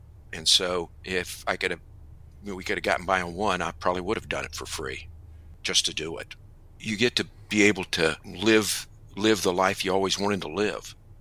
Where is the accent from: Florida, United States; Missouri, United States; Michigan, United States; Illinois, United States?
Florida, United States; Homestead; I grew up in Homestead, right on the edge of the Everglades. In fact, it's the gateway to Everglades National Park.